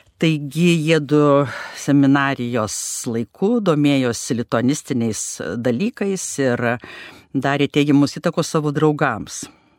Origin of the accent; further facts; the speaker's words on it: Šilavotas, Kaunas County, Lithuania; kadangi esu iš Prienų rajono Šilavoto